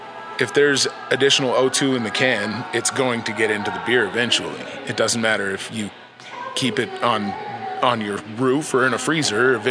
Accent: Idaho, United States; also born or lived in California, United States; I spent most of my life living in Idaho, between Idaho Falls and Boise. I was born in California, but left when I was still an infant.

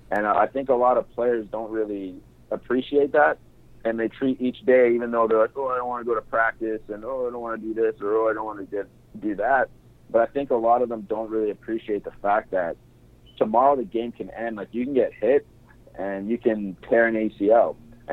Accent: Edmonton, Alberta, Canada; you know, I grew up in Edmonton

